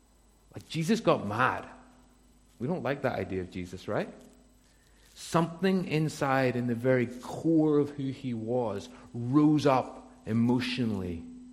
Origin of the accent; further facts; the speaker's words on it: Ballymena, Northern Ireland, United Kingdom; I grew up just outside Ballymena. You might have noticed that from how I said the word stone.